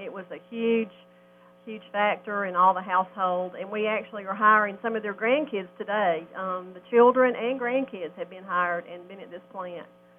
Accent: Kingsport, Tennessee, United States; now in South Carolina, United States; I'm originally from Tennessee, from Kingsport. Moved to South Carolina in 1989.

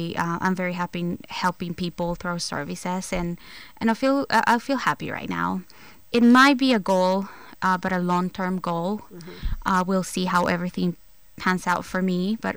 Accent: El Salvador; born or raised there

